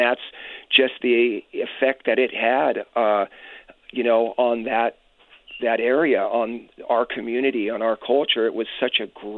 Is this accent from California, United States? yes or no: yes; San Fernando Valley, California, United States; Well, you know, growing up in the San Fernando Valley, there was a lot of different businesses, manufacturers, drive-ins, car culture, and it was just this great time to grow up in California, especially in the Valley